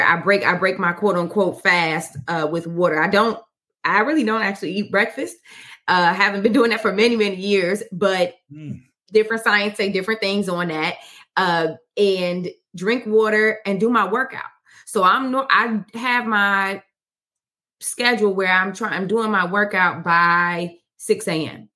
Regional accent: Chicago, Illinois, United States; now in Washington, D.C., United States; I'm here in Washington, D.C., but I'm from Chicago. So it is not warm how it is here at this time of year.

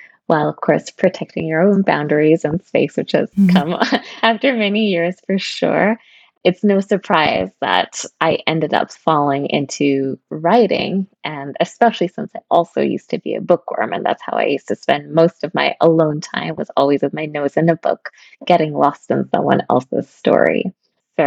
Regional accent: Kenya; I grew up in Kenya, actually on a chicken farm with my family

